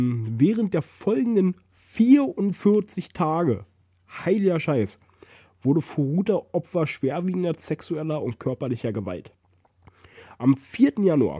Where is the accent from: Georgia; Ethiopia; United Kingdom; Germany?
Germany; ich bin froh, dass ich in Deutschland groß geworden bin. Mm. Und nicht in Gazastreifen.